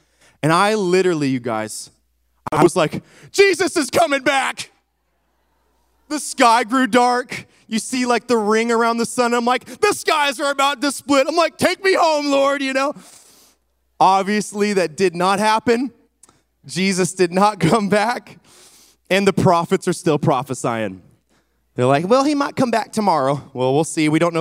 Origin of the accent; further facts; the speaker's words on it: Washington, United States; now in Texas, United States; We're originally from Washington, and now we're in Texas.